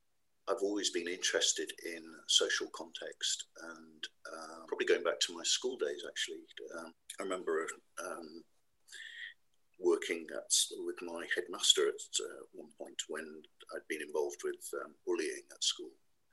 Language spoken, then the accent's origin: English; Wales, United Kingdom; also born or lived in South Africa / Brazil; I come from a very complex background. I was born in South Africa. My mother was from Brazil. I lived in Brazil for a while. And then sort of as a kid and then arrived in North Wales, which was a bit of a jolt.